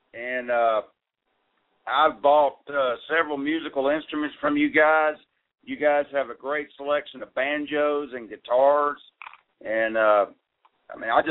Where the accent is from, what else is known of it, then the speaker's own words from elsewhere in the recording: Birmingham, Alabama, United States; I grew up in Birmingham, so that's 50-something years for me.